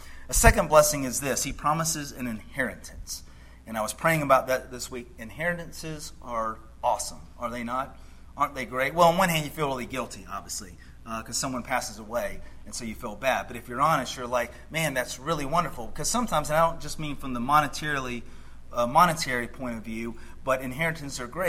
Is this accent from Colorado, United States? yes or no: no; Georgia, United States; As a boy growing up in Georgia, probably like a lot of children, I love magicians.